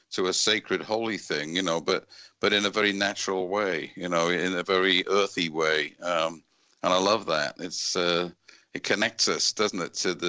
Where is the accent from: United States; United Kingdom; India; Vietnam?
United Kingdom; You know, I grew up in Great Britain, and so tea is very important to me.